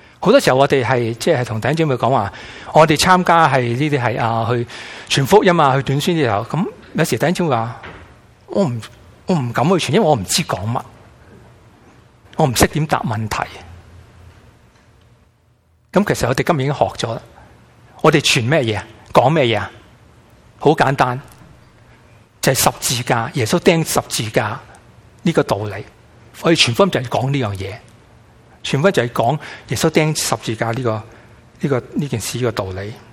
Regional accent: Guangdong, China; 我们广东人一般吃龙虾都是喜欢吃，都是姜葱龙虾

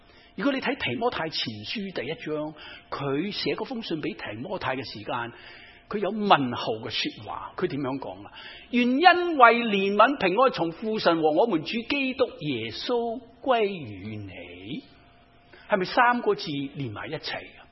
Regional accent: China; 我哋中国人孟子啊，有句名言

